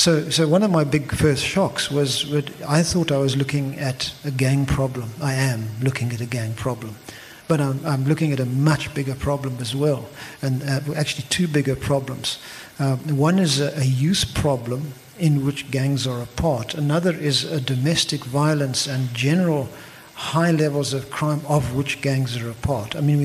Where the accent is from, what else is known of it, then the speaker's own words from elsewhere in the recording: Eastern Cape, South Africa; now in Cape Town, South Africa; I come from the Eastern Cape, so I came to Cape Town.